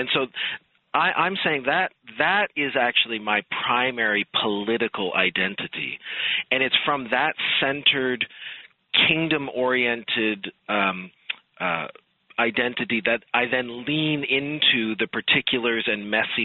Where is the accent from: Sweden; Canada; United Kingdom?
Canada; now in United States; I'm a Canadian immigrant to this country.